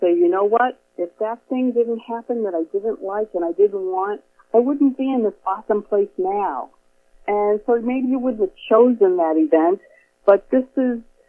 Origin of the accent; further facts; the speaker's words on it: Boston, Massachusetts, United States; now in Florida, United States; Well, I'm originally from Boston, and now I've been in Florida for many years.